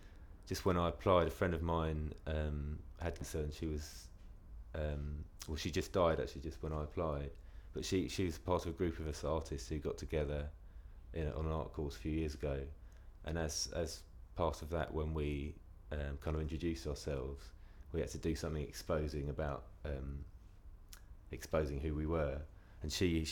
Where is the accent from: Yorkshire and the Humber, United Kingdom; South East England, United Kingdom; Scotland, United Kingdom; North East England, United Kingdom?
South East England, United Kingdom; Canterbury; I'm 34, and I come from Canterbury.